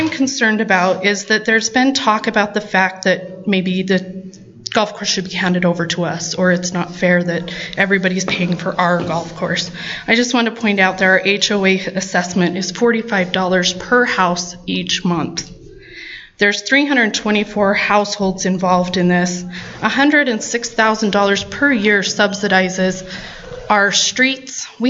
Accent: Cedar Hills, Utah, United States; I said, "Oh, a little town by Provo, kind of." Like, "Oh, we're from Sandy. What's that town?" I said, "Oh, Cedar Hills."

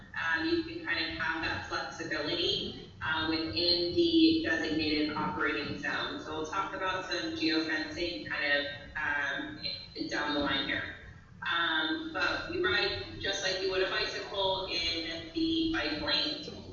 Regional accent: Hawaii, United States; I'm originally from Hawaii, so I feel a deep connection with just making sure that our communities look nice.

